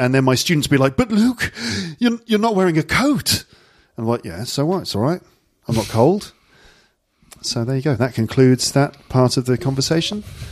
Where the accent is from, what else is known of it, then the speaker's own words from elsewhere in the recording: England, United Kingdom; I am English. I'm an English girl.